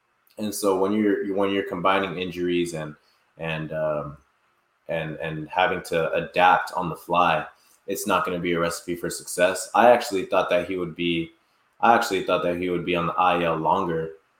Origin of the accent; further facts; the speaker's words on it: California, United States; We're both from the Coachella Valley.